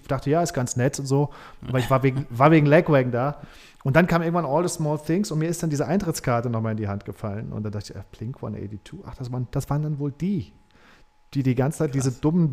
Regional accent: Saarland, Germany; weil ich bin im Saarland groß geworden.

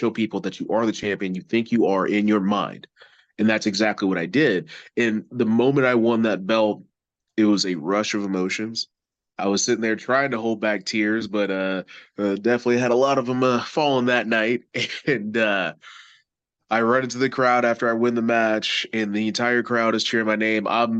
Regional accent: Clarksville, Tennessee, United States; that was in Oak Grove, Kentucky, a little bit outside of my hometown of Clarksville, Tennessee

